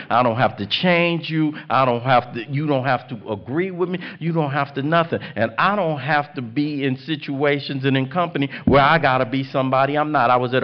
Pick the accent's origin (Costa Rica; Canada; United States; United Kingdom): United States; Watts, California; I'm from Watts. I don't cry.